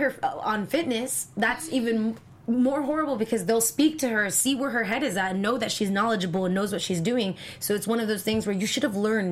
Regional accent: San Diego, California, United States; Growing up in San Diego, like, we do have, there's two big juveniles. There's the main one in El Cajon, and there's one in Chula Vista.

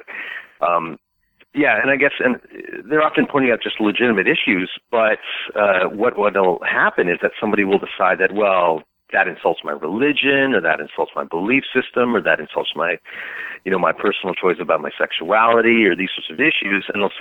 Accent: Ottawa, Ontario, Canada; I grew up in Ottawa, so it's sort of the place where it's just politics all the time.

